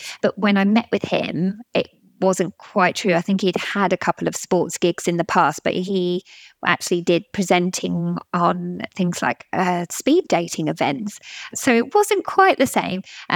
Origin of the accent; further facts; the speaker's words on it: South East England, United Kingdom; I come from Surrey